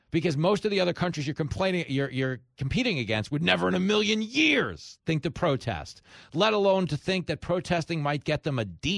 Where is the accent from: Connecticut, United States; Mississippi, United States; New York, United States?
New York, United States; New York City; And New Yorkers, this is the thing. The way we talk, because people really get hung up on Trump's words, we have no economy with words, meaning we just say stuff.